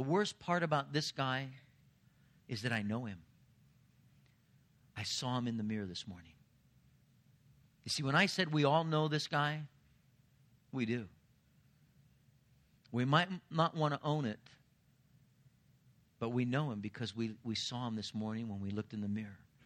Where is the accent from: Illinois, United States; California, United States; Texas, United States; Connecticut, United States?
California, United States; Anaheim; When I was growing up in Anaheim, my mom was the charge nurse at a convalescent home.